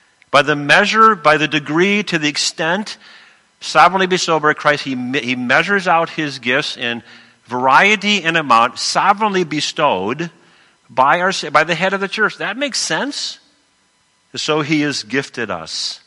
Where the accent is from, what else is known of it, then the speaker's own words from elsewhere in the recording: Minnesota, United States; hey, we're from Minnesota. If the roads aren't closed, you drive.